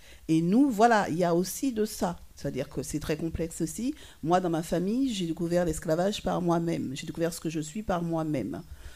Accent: Basse-Terre, Guadeloupe; moi, je suis née à Basse-Terre, mais j'ai vécu dans un endroit complètement de la plantation.

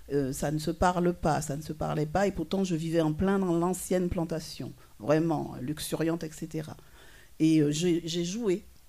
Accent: Basse-Terre, Guadeloupe; moi, je suis née à Basse-Terre, mais j'ai vécu dans un endroit complètement de la plantation.

